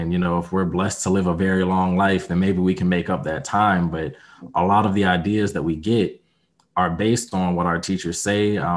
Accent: Durham, North Carolina, United States; also born or lived in Winston-Salem / Minnesota; I was born in Winston-Salem, moved to Minnesota when I was very young. I went to a Christian preschool while I was there. And then when I returned back to North Carolina at the age of six

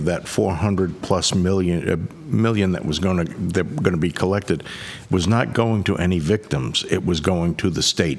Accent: Northeast, United States; we're transplanted from the Northeast, but not everybody from the Northeast is evil.

